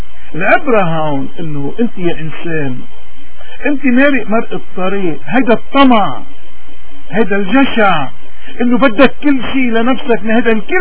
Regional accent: Lebanon; ولكن كلبنانيين وين ما كنا بدنا دايما نفتكر هالمثل ونطبقه بحياتنا

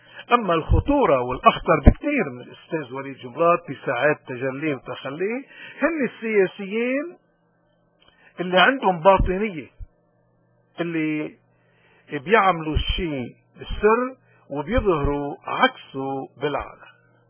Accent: Lebanon; ونحن كمواطنين لبنانيين من كل المذاهب

